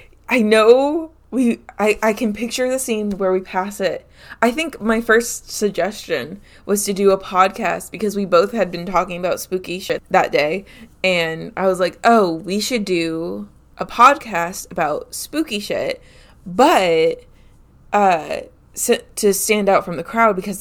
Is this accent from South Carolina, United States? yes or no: yes; Columbia, South Carolina, United States; Robin and I met in South Carolina. So we know South Carolina a lot. We've been to Charleston together. We grew up in Columbia.